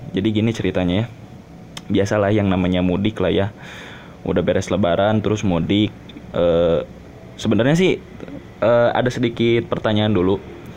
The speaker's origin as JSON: {"language": "Indonesian", "town": "Garut", "region": "West Java", "country": "Indonesia", "tie": "born or raised there", "also_born_or_lived": "Sumedang / Bandung", "said": "gue lahirnya di Sumedang, jadi gue di Sumedang cuma lahir doang gitu, ikut lahir doang, udah tinggal mah di Bandung, tapi gedenya di Garut. Gede di Garut itu gara-gara gue emang pesantren di Garut itu 6 tahun kan"}